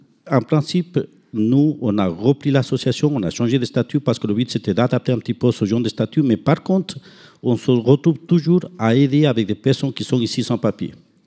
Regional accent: Ecuador; Vous voyez des personnes âgées qui là-bas, chez nous en Équateur, par exemple, et puis je pense que même ici

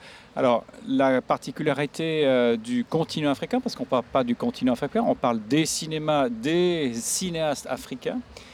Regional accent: Switzerland; c'est moi, je viens de Suisse

